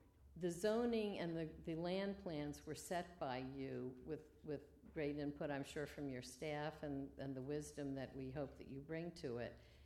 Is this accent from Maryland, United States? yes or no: yes; Maryland, United States; Secondly, I come from Montgomery County, Maryland, where they had fairly sophisticated zoning requirements.